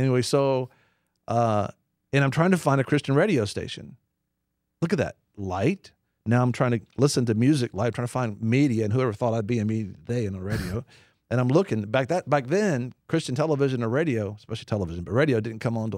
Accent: United States; I'm an American, so I was like, read the whole Bible, right?

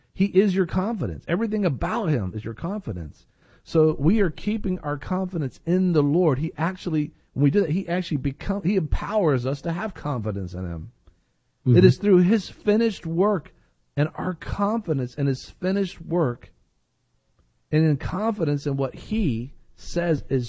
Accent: United States; I'm going to do it because I'm an American and I can do it

